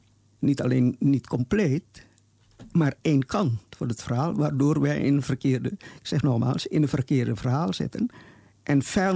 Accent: Netherlands; Ik groeide op in de Kam de Biezen.

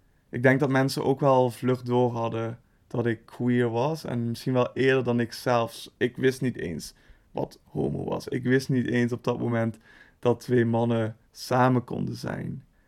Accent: Limburg, Netherlands; Als ik tegen mensen zeg, ik kom uit Limburg en vooral dat ik dan echt uit Zuid-Limburg kom, dan reageren sommige mensen echt alsof ik iets heel exotisch ben.

